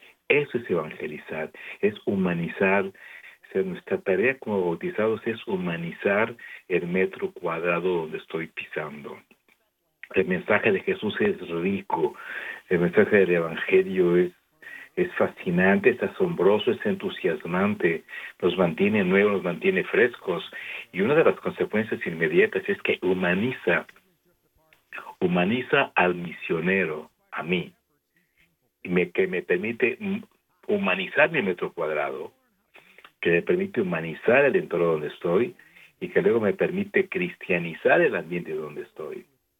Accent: Puebla, Mexico; born there; Estoy pensando ahorita en mi tierra. Yo nací en la Sierra Norte del estado de Puebla.

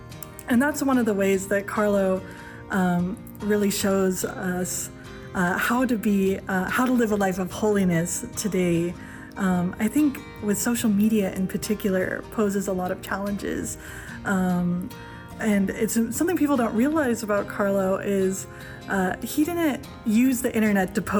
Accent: Portland, Oregon, United States; I grew up in the Pacific Northwest. I was raised in Portland, Oregon.

